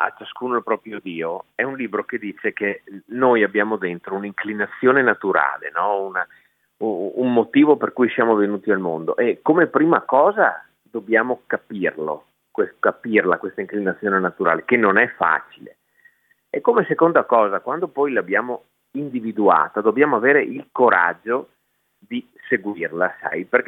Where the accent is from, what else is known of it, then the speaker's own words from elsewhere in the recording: Dolomites, Italy; io vengo dalle Dolomiti, ho vissuto lì con i nonni, e sono tornato su in montagna, dove sono le mie origini e dove vivo una vita lenta